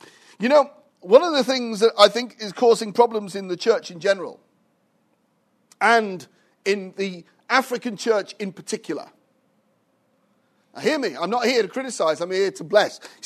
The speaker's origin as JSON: {"language": "English", "region": "Wales", "country": "United Kingdom", "said": "I'm actually a Welshman, though I don't speak Welsh. I did live there for 16 years"}